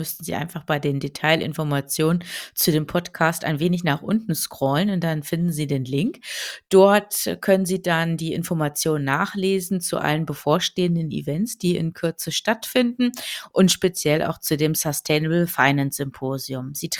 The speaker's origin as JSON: {"language": "German", "region": "Harz", "country": "Germany", "said": "Ich komme aus dem Harz"}